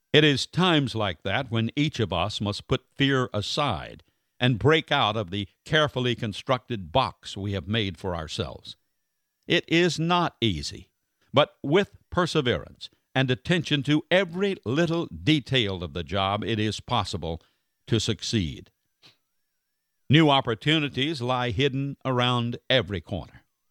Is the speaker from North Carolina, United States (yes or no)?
yes; North Carolina, United States; I've previously revealed that I grew up poor in Wilson County, North Carolina.